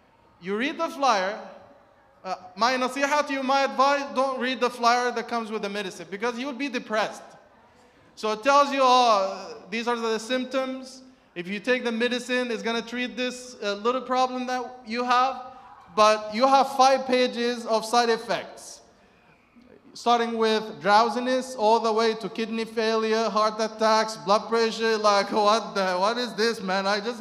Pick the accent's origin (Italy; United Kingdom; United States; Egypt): Egypt; I'll be picking on Egyptians because I'm from Egypt, right? So if you go to my village in Egypt